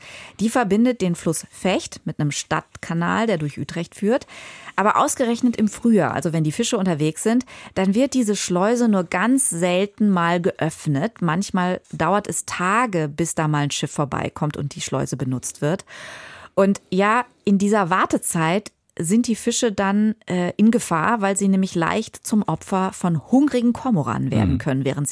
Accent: Dortmund, North Rhine-Westphalia, Germany; wir kommen beide ursprünglich aus Dortmund.

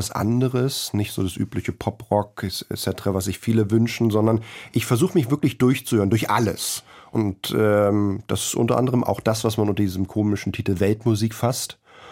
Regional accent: Berlin, Germany; Ich bin in Friedenau, also in Schöneberg, geboren worden und ich bin sehr schön aufgewachsen.

